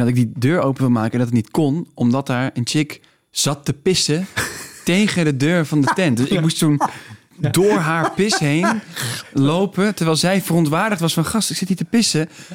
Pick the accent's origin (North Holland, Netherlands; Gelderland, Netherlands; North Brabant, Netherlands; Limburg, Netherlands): Limburg, Netherlands; Heerlen; ik kom uit Heerlen, vlakbij de Duitse grens. En ik spreek heel goed Duits